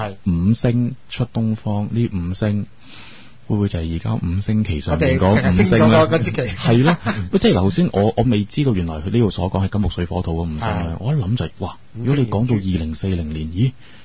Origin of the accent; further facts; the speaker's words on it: China; 我觉得会当中，其实佢喺拍摄过程里面，甚至佢早期嘅准备咧，已经掌握咗一啲我哋中国人唔知嘅秘密咧。